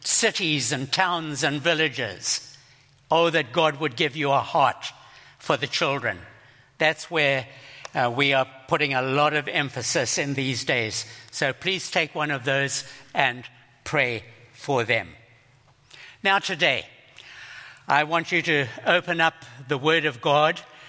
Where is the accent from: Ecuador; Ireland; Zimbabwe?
Zimbabwe; born there; moved away; me for my accent. I keep having to apologize for it. I was born in Zimbabwe, that poorest nation on the planet.